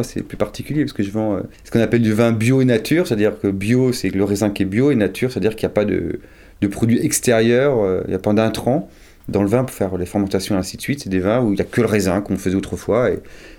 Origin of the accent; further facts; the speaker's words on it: Cherbourg, Normandy, France; born there; Oui, je suis né à Cherbourg.